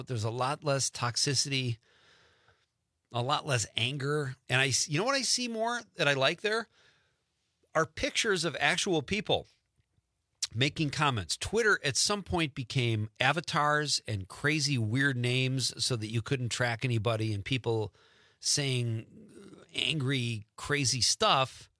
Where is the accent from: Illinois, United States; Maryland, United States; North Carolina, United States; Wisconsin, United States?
Wisconsin, United States; Marinette; And then we have Sean Katzbach from Marinette, Wisconsin. My hometown, my hood.